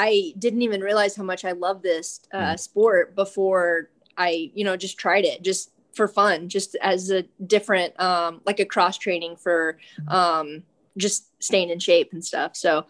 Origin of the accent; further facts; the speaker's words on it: South Carolina, United States; I'm originally from South Carolina.